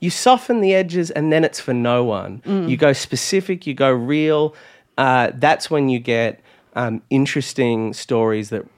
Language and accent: English; Ireland; I'm Irish